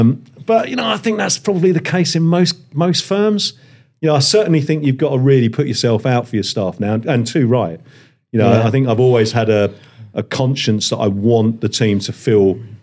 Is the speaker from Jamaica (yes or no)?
no; Australia; as an Aussie